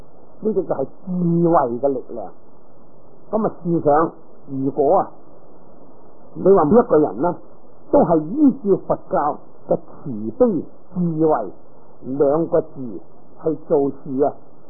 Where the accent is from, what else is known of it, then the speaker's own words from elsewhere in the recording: China; 咁啊，既然系梵文啊，我哋当然就唔识啦，我哋系中国人啊。